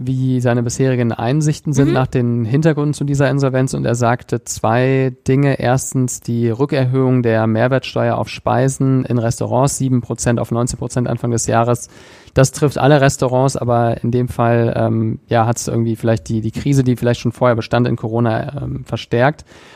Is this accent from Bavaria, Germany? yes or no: no; Meerbusch, North Rhine-Westphalia, Germany; Also ich komme aus Strümp, ein Stadtteil von Meerbusch